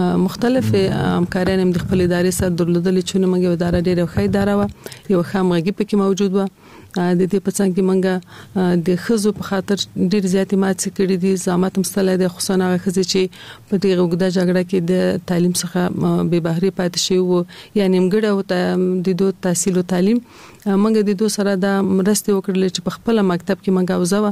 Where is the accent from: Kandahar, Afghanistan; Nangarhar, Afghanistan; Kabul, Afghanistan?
Kabul, Afghanistan; د مشران جرګې انتصابي سناتوره یم. په کال 1940 کال کې زه په کابل ښار کې زیږیدلې یم. زیږون مې په کابل کې شوه دی او ژوند مې هم د کابل ښار په 15 مناحیه کې یعنی د خوشحال مینه منطقه کې ما ژوند کړی دی.